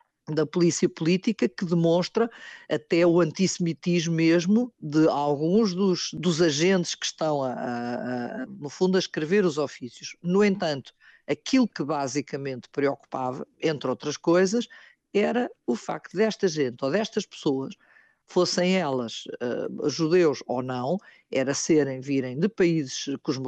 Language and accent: Portuguese; Portugal; nós, enquanto portugueses, somos uma mistura da civilização muçulmana, somos uma mistura da cultura judaica, somos uma mistura de tudo.